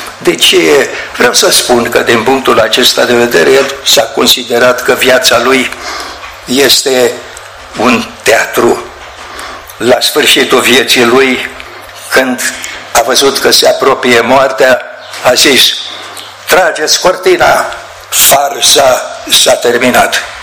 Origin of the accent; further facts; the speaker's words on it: Baia Mare, Maramureș County, Romania; Dar eu sunt om mai de la Baia Mare, de la Baia Mare, da.